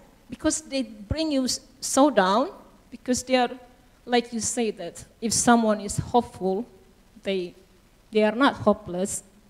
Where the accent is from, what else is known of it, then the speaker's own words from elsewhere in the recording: Indonesia; now in Australia; I'm from Indonesia, so we have a big family.